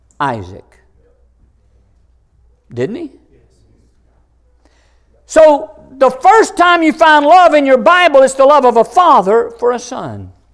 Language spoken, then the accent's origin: English; United States; born there; I love my country. I'm glad I was born in America.